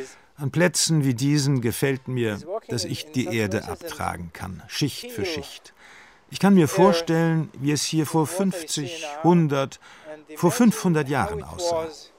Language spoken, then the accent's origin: German; Jerusalem, Jerusalem District, Israel; German is a second language; In Jerusalem, wo ich aufgewachsen bin, gab es auch einen Zoo.